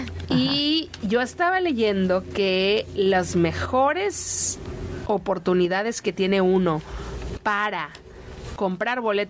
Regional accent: Mazatlán, Sinaloa, Mexico; born there; yo nací en Mazatlán, Sinaloa, pero mucha gente no sabe que mis papás son de Chihuahua. Toda mi familia vivió en Chihuahua. Mi apellido es muy común en Chihuahua.

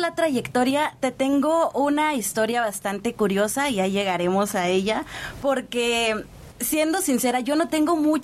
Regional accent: Baja California Sur, Mexico; also born or lived in Ciudad Constitución; Soy orgullosamente sudcaliforniana.

